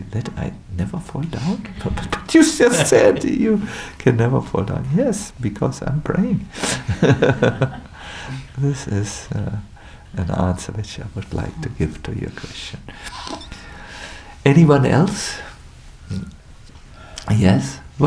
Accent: Germany; I'm from Germany. We are into formulas. we Germans, you know, figure it all out.

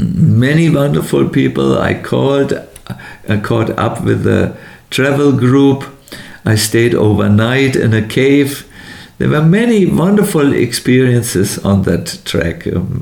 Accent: Germany; English is a second language; Germany. I'm from Germany. This is my country.

